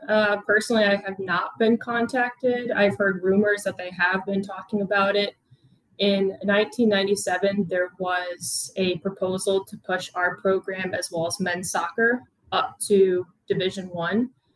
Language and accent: English; Michigan, United States; Yeah, I think growing up in Michigan, I played for Little Caesars